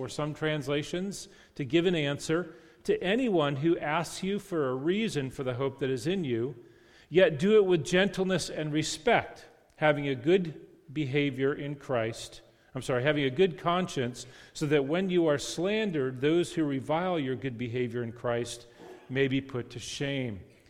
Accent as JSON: {"language": "English", "region": "Connecticut", "country": "United States", "said": "I'm from Connecticut and pastored there for a while where it's a very secular environment."}